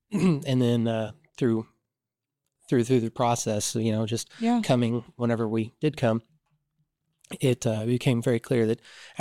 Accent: Oklahoma, United States; also born or lived in St. Louis, United States; I'm from this area. I'm from Oklahoma. I'm from Oklahoma originally. Born and raised here. I moved away for about 20 years, moved to St. Louis.

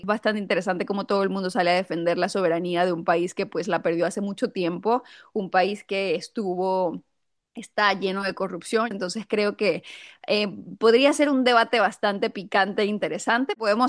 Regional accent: Venezuela; moved away; ni siquiera para mí como venezolana entrar

